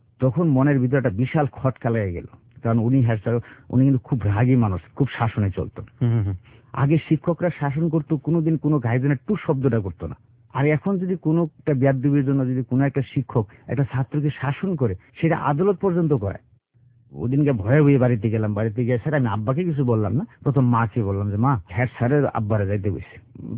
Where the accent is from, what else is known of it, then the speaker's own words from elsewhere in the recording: Bangladesh; যদি সারা বাংলাদেশের অবহেলিত গ্রামের কোনো লিস্ট করা হয়, আমার গ্রামটা থাকবে সবার উপরে।